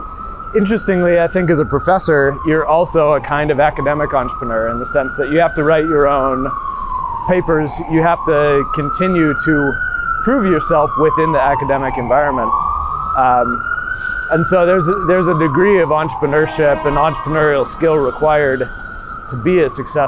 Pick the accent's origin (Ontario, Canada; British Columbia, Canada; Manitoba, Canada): Ontario, Canada; Toronto; born there; So I was born in Toronto, Canada.